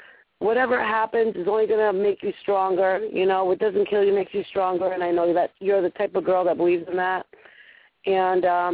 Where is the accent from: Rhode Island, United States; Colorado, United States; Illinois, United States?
Rhode Island, United States; I'm from Rhode Island. And I speak the way I speak.